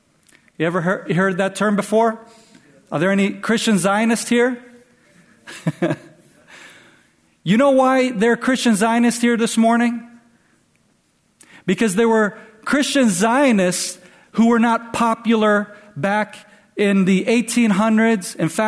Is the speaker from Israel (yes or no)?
yes; Israel; accent: Israeli; I can speak in with the Israeli accent, if that helps you. But that's what I learned when I grew up here in Israel.